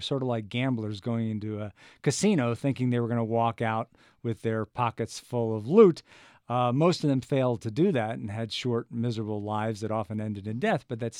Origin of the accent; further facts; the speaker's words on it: Marblehead, Massachusetts, United States; There was one pirate, John Quelch, who left from my hometown of Marblehead.